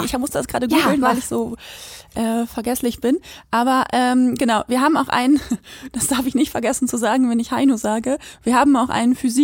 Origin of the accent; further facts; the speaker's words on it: Quakenbrück, Lower Saxony, Germany; Wenn ich irgendwo gesagt habe, ich komme aus Quakenbrück